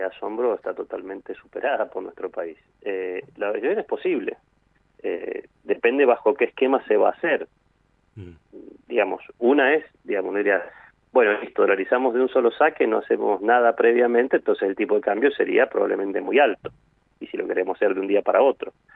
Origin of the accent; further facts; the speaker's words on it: Argentina; si nosotros como argentinos lo que hemos hecho con la posibilidad de emitir moneda, hemos sido tremendamente descuidados